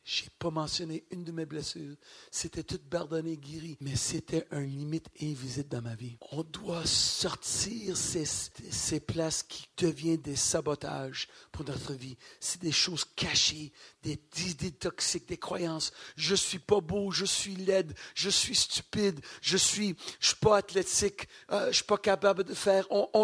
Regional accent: Paris, Île-de-France, France; Je suis un Français. Je suis un Parisien.

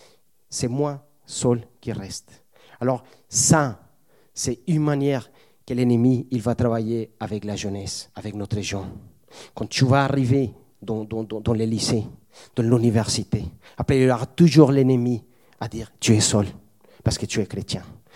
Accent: Colombia; also born or lived in Spain; now in France; j'ai connu le Seigneur, ça fait 20 ans quand j'ai quitté la Colombie. Et quand j'arrivais en Espagne, après j'ai passé 1 an et demi ici en France

